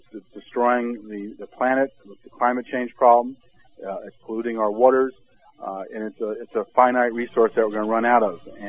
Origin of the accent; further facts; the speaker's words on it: New Orleans, Louisiana, United States; there was a local activist from my hometown here on Meet the Press this weekend, and he was talking about how New Orleans was really a symptom of a problem we're going to face in all of our major cities